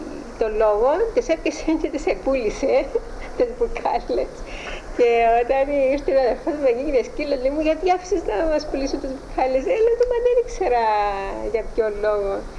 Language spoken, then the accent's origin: Greek; Larnaca, Larnaca District, Cyprus; born there; Ναι, γεννήθηκα στη Λάρνακα 27 Νοεμβρίου του 1936.